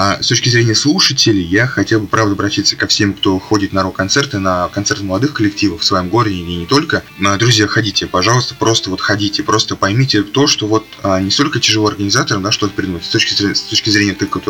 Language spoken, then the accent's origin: Russian; Ivanovo, Ivanovo Oblast, Russia; у меня вот в родном городе Иваново такая тенденция есть